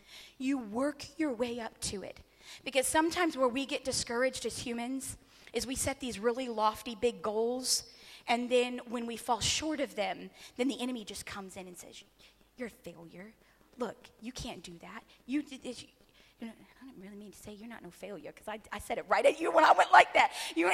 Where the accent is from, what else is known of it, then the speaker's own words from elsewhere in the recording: Florida, United States; I'm from Florida in the United States.